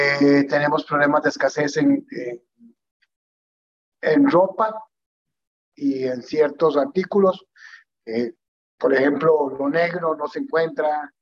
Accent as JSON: {"language": "Spanish", "region": "Heredia", "country": "Costa Rica", "tie": "born there", "said": "24 de noviembre de 1957, nací en Heredia."}